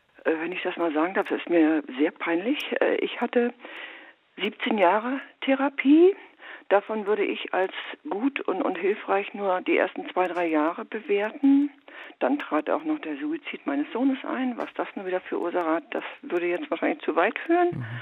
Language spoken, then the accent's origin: German; East Germany, Germany; ich bin damals in der DDR aufgewachsen.